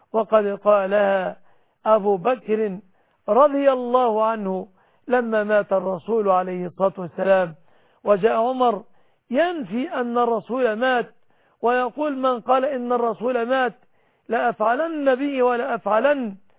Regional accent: Egypt; بلادنا مصر

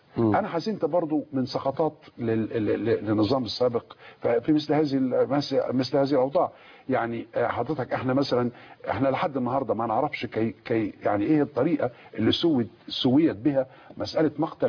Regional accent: Egypt; وبغض النظر عن رضا انا كمصري بمعاهده كامب ديفيد

